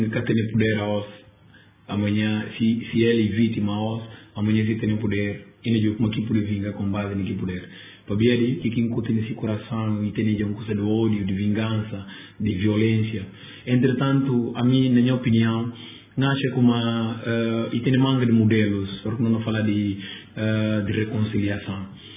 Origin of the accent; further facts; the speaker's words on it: Guinea-Bissau; não tem que ser muito honesto com a nossa cabeça, somos guineenses.